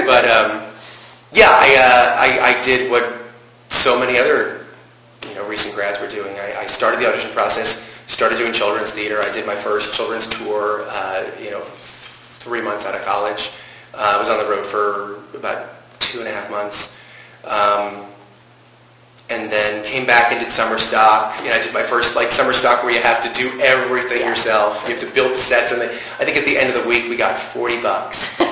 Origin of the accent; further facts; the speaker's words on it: New Jersey, United States; I mean, being from New Jersey, it wasn't so foreign.